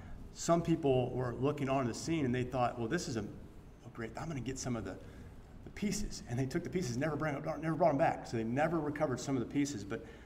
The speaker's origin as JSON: {"language": "English", "region": "Arkansas", "country": "United States", "accent": "Arkansas", "said": "So I'm an English speaker, but only broken Arkansas English, so bear with me."}